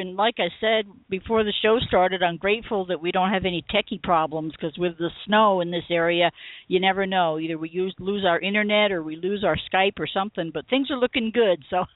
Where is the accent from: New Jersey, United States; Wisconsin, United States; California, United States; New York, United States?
New York, United States; also born or lived in Adirondacks; now in Colorado, United States; I grew up out on the South Shore of Long Island, but spent a lot of my childhood in upstate New York in the Adirondack country because my dad was from there